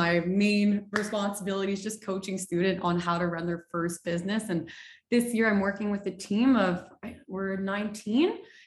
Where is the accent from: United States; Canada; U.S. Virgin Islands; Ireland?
Canada; Montreal, Quebec; I was born and raised in Montreal, specifically in Beaconsfield. So I've lived here my whole life.